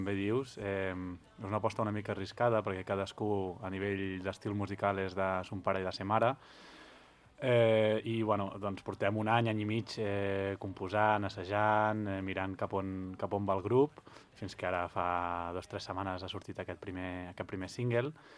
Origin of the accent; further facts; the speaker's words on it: Sant Sadurní d'Anoia, Catalonia, Spain; Som quatre de Sant Sadurní i un infiltrat de Vilafranca, del Penedès.